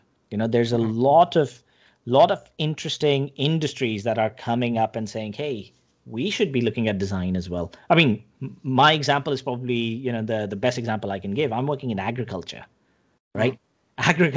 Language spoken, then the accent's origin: English; India; I grew up in India, and in India, basically, you either became a doctor or an engineer when I was growing up.